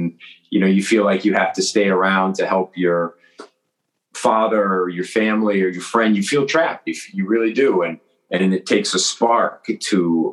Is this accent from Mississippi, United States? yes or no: no; Portland, Maine, United States; gosh, it'd be a cool thing to do it in my hometown, just in a complete like dream world. Right. Yes. And there's something about Portland